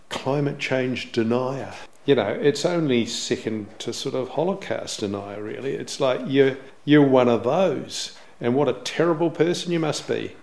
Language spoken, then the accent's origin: English; Balclutha, Otago, New Zealand; born there; My heritage was Dutch, even though I was born in Balclutha.